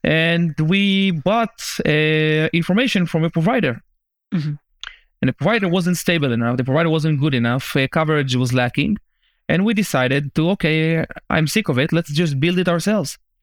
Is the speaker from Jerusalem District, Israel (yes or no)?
no; Ashkelon, Southern District, Israel; We are born and raised in Ashkelon, and we always had it in mind that we will make this place something much bigger than what it is today.